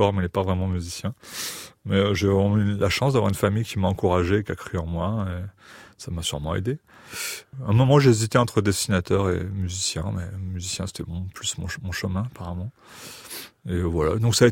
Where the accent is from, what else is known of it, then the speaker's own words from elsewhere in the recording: Paris, Île-de-France, France; J'ai grandi à Paris. Je suis d'une famille normande, mais j'ai grandi à Paris.